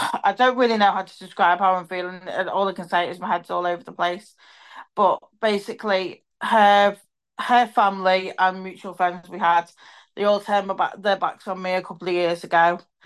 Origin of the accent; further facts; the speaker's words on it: Liverpool, North West England, United Kingdom; I'm from Liverpool.